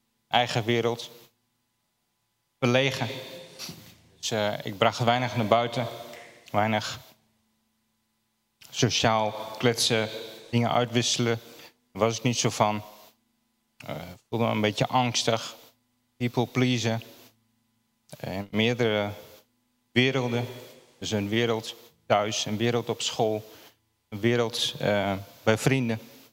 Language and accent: Dutch; Gelderland, Netherlands; Ik ben opgegroeid aan de Broekstraat, Zelm. Naar Achterhoek, Staaltje om me heen. Op de boerderie.